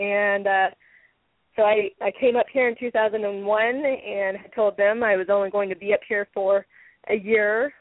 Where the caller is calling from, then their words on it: Anchorage, Alaska, United States; I'm all the way down here in Anchorage, so not too far away, but it's definitely cold out today.